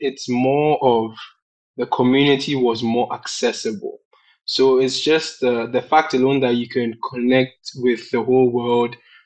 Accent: Ghana; I'm an African, I'm a Ghanaian, but I didn't feel like I had connected that much with many different artists or many different Africans around me.

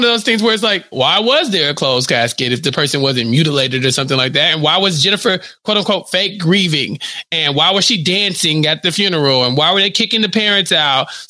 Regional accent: Ireland; But also, we're Irish, so we got a party.

